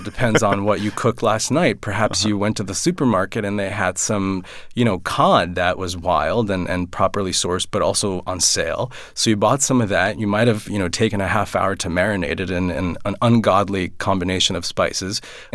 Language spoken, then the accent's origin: English; Minsk, Belarus; We're from Minsk. It was one of the first places invaded by the Nazis in June 1941, and food disappeared.